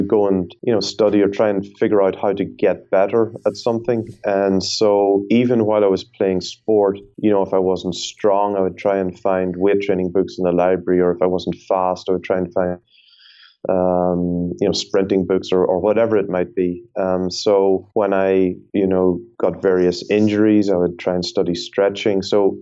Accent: Ireland; If I haven't given away by now, I'm Irish.

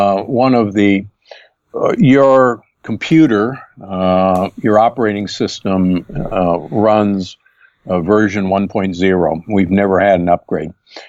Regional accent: Midwest, United States; And again, growing up in the Midwest, any young man learned what's called the green apple two-step

